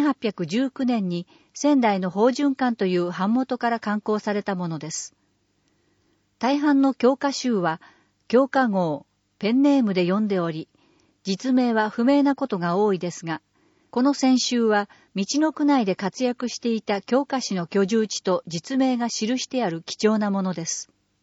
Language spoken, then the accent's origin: Japanese; Seattle, Washington, United States; Japanese is a second language; now in Japan; 台風は来日してから初めて経験したことで、ふるさとのシアトル市ではありえないです。